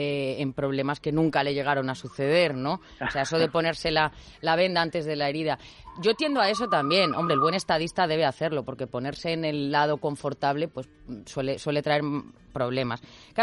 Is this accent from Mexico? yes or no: no; Spain; como española y currita de a pie